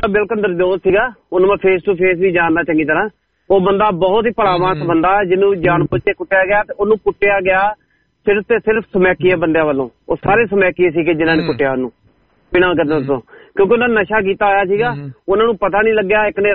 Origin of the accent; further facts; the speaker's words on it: Punjab, India; ਮੈਂ ਨਾ ਗੁਰਦਾਸਪੁਰ ਜ਼ਿਲ੍ਹੇ ਤੋਂ ਬਿਲੋਂਗ ਕਰਦਾ ਜੀ, ਬਟਾਲੇ ਲਾਗੋ